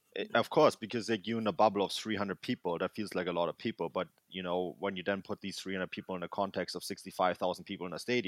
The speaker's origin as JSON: {"language": "English", "town": "Munich", "region": "Bavaria", "country": "Germany", "tie": "born or raised there", "second_language": "English", "said": "And I grew up in Munich. I'm very much Bavarian."}